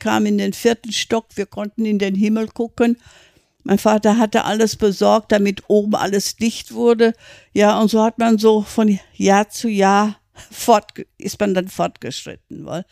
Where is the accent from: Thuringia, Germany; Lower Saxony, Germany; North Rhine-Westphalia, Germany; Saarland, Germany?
North Rhine-Westphalia, Germany; Dortmund; also born or lived in Haslach im Kinzigtal, Black Forest; es war eine schöne Zeit, wo ich als Kind im Schwarzwald war. Ja. Und nach Beendigung des Krieges sind wir in einen Waggon gekommen, sind 4 Wochen von Haslach im Kinzigtal nach Dortmund, haben wir 4 Wochen gebraucht.